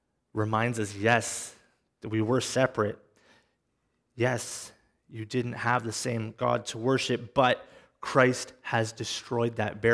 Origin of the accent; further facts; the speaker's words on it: Trenton, Ontario, Canada; also born or lived in Belleville; I wasn't born in Ottawa. I was born in Belleville, grew up in Trenton.